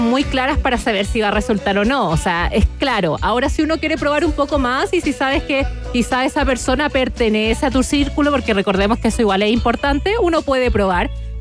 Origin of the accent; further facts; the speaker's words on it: Antofagasta, Chile; born there; Yo nací en Antofagasta, así que ¿ya? Me iba harto a recorrer ahí el norte del país.